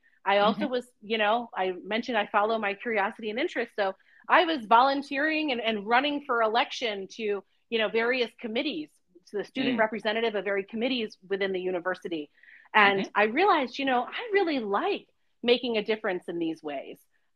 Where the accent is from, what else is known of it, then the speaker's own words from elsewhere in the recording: New York, United States; In fact, I had only ever been to Canada, but I'm from Western New York.